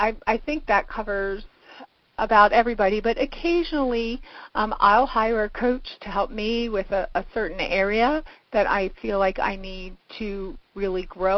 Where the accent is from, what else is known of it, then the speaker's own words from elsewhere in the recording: Baltimore, Maryland, United States; she traveled to Baltimore, which is my hometown, and stayed with my husband and I for the weekend